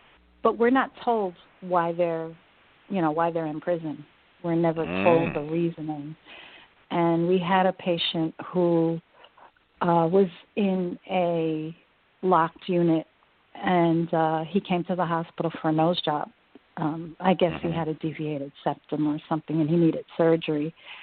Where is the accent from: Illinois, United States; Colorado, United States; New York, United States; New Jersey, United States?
New York, United States; Brooklyn; I was born in Brooklyn, New York.